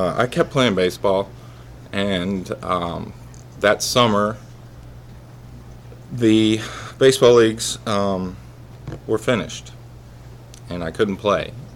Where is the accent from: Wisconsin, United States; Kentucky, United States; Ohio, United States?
Kentucky, United States; Lexington; also born or lived in Indiana; So, anyway, Lexington's my home, and that was a little odd since I was born in Indiana.